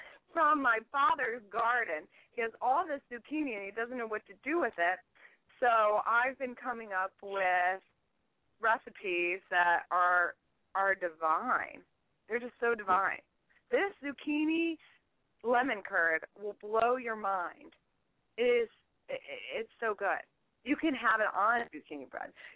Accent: Ohio, United States; I grew up in Ohio. So one of the popular things up in Ohio is we make pickled beets.

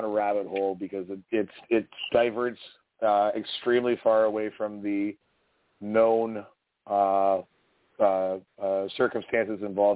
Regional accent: Canada; It's a very, very interesting story that they wove to us as the Canadian citizens

